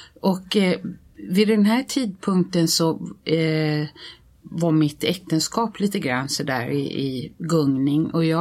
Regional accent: Lidingö, Stockholm County, Sweden; Jag är 68 år och är uppvuxen på Lidingö faktiskt, där jag gick i skola och gymnasiet.

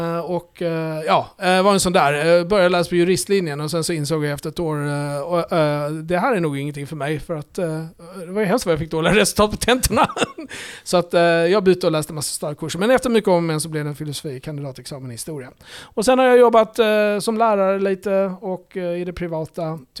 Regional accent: Ystad, Skåne, Sweden; accent: Scanian; Jag tror att jag har fått bort mycket av min skånska, tyvärr. Men jag är ju född och uppvuxen i Ystad.

